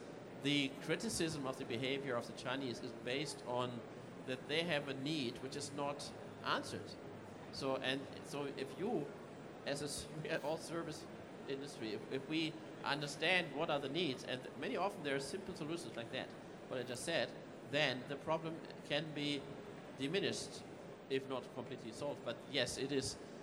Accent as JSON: {"language": "English", "country": "Germany", "second_language": "English", "said": "to the German market, my hometown, home country"}